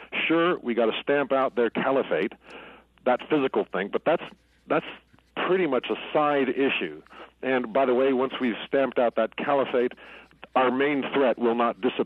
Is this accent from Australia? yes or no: no; Beirut, Beirut Governorate, Lebanon; also born or lived in United States; So I grew up in Lebanon, in Beirut.